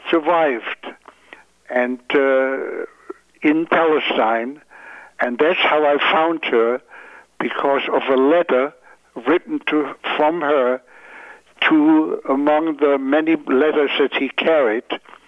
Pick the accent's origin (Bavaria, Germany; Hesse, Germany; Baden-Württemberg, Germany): Baden-Württemberg, Germany; Mannheim; the American lieutenant with whom I worked in Mannheim, which is my hometown